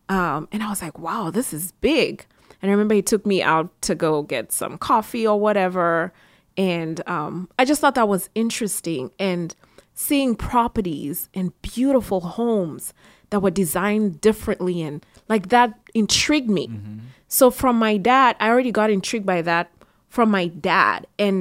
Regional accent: Nairobi, Kenya; Well, my dad is a realtor in Kenya. I'm from Kenya, Nairobi.

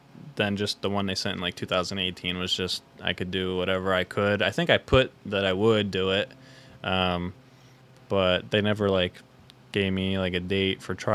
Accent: Pennsylvania, United States; growing up in Schuylkill County, like, any single place you go, there's going to be jokes about it.

